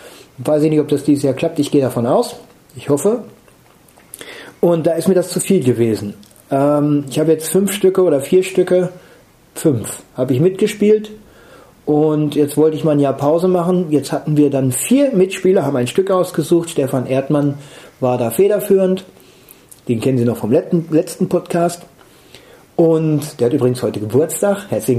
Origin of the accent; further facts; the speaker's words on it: Breckendorf, Schleswig-Holstein, Germany; born there; ich bin in Breckendorf geboren